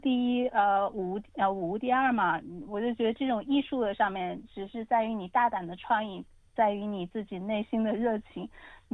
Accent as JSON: {"language": "Chinese", "country": "China", "said": "我们中国人可能比较喜欢那种淡雅的花"}